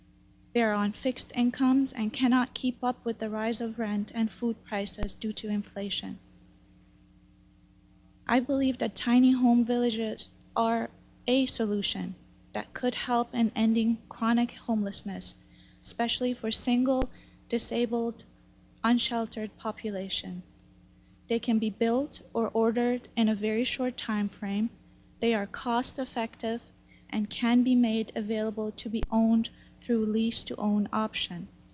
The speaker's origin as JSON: {"language": "English", "country": "Canada", "said": "and I'm a Canadian of Iranian heritage. My family came to Canada 24 years ago"}